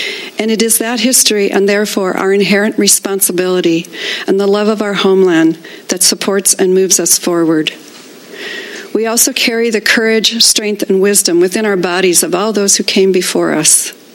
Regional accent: Avila Beach, California, United States; So not only did I say I come from good people, but that I come from Tohini, this area here, and from Avila Beach, which is also our village site of Sapatu.

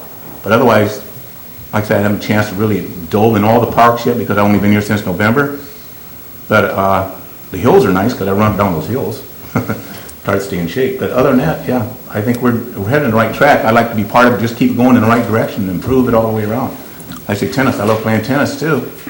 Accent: Fountain Valley, California, United States; like where I came from Fountain Valley. Everything was in one end of town.

